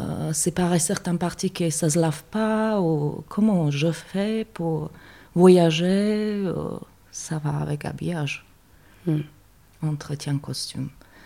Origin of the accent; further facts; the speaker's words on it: Slovakia; ça n'existe pas spécialement dans mon pays. Je viens de la Slovaquie où je faisais mes études.